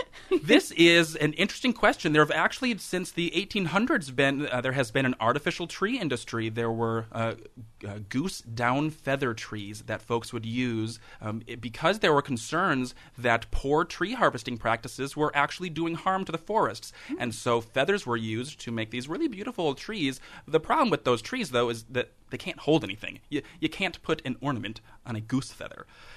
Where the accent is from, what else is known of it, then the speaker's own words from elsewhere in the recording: Michigan, United States; located in Frankenmuth, Michigan, my home state of Michigan.